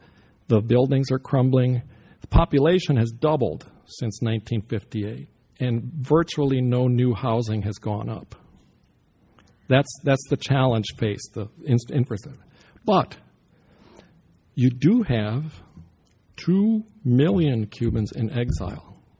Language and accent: English; United States; So, you know, as an American, I don't like the fact that Americans are forbidden to visit Cuba.